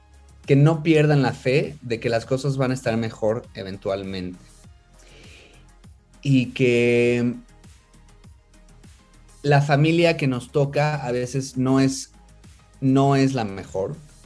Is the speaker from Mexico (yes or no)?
yes; Mexico; Porque, o sea, somos un grupo mexicano, ¿no?